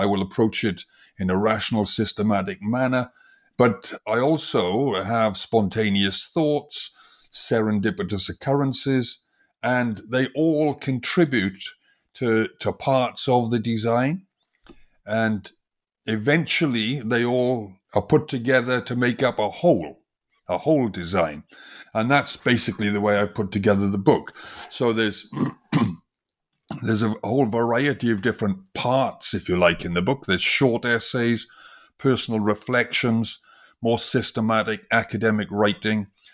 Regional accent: Wales, United Kingdom; I come from originally from Wales, from the industrial valleys of Wales, and it was a very industrial valley.

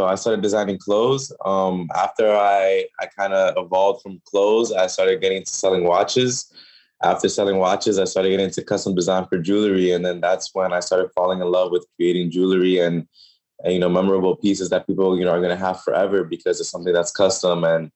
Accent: Queens, New York, United States; I was a Mets fan. I grew up in Queens, New York. So my favorite player was Jose Reyes.

